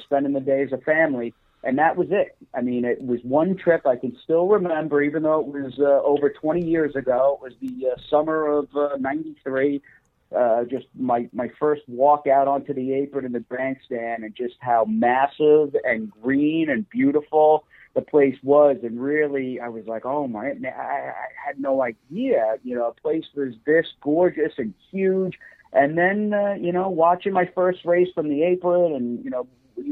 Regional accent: Floral Park, New York, United States; I actually grew up, and you know, funny story, and not to bore everybody, but I'm from Floral Park, and I mean literally.

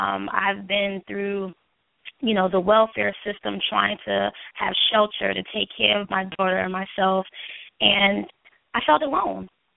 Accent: Newark, New Jersey, United States; I am from Newark, New Jersey. I grew up in a single-parent home for the first 10 years of my life.

